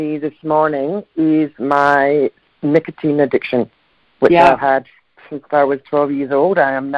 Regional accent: Edinburgh, Scotland, United Kingdom; now in Perth, Australia; I'm originally from Edinburgh in Scotland.

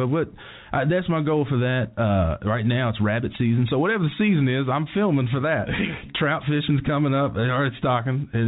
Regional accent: Beckley, West Virginia, United States; also born or lived in Nashville; I'm from Beckley, by the way, Shady Spring, to be a little more specific. So I am a hometown boy.

